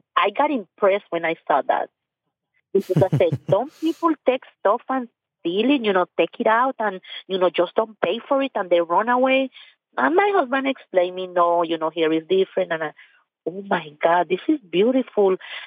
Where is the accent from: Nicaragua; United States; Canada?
Nicaragua; moved away as an adult; I'm from Nicaragua. I came to this country when I was 21 years old.